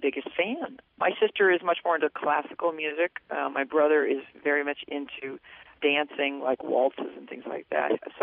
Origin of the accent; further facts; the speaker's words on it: New Hampshire, United States; I'm a New Englander. I'm from New Hampshire. I'm very much a product of, you know, having grown up in the Northeast.